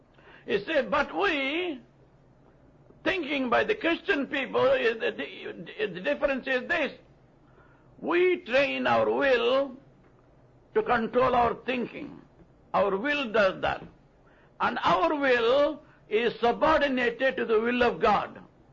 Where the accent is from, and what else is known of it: India; born there